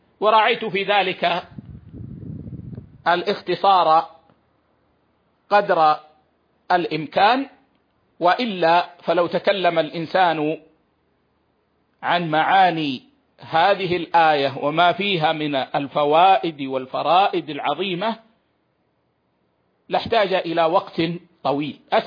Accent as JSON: {"language": "Arabic", "country": "Saudi Arabia", "said": "أن تحفظ بلادنا السعودية"}